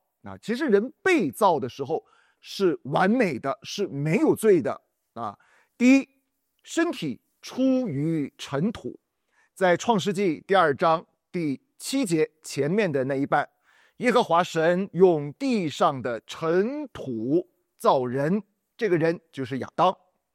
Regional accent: China; 我们中国人说，这个人非圣贤，孰能无过？

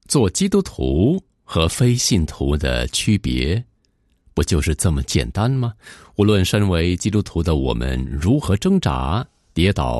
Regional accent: Scotland, United Kingdom; now in United States; 我不是土生土长的美国人，有时我回到苏格兰见见老朋友

